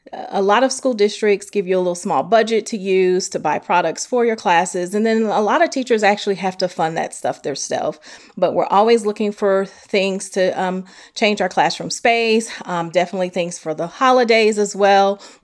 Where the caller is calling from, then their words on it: Atlanta, Georgia, United States; from Atlanta, Georgia, the founder of Thrive 12.